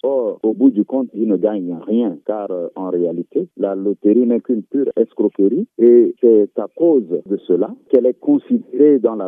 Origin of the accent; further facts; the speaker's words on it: Central African Republic; Alors, chez nous, en Afrique, notamment en Centrafrique, on parlait de mbadi ou mbadi.